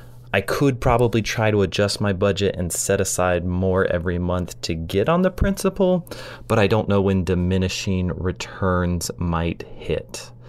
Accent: Ohio, United States; I'm a CPA from Ohio

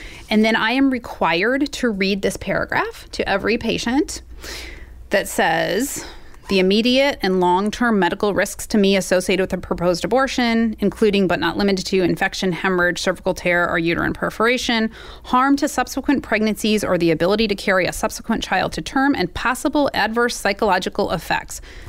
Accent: Missouri, United States; I grew up here in Missouri. I have a family here. And I wanted to work here and provide care.

